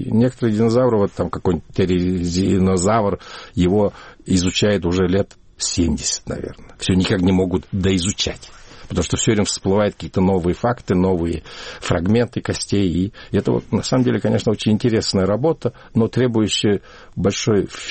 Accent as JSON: {"language": "Russian", "region": "Ulaanbaatar", "country": "Mongolia", "tie": "born or raised there", "said": "в детстве, в Улан-Баторе у нас был большой Чайна-таун"}